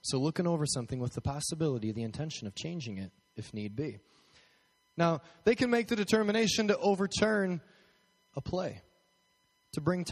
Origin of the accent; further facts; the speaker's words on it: Colorado, United States; Because I'm from Colorado, and so the Broncos are my team.